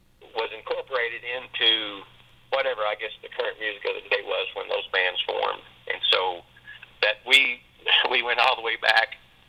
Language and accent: English; Missouri, United States; I grew up in Southeast Missouri, but that's all a part of the Delta region over there, and it's a lot of cotton and soybeans, and it's farmland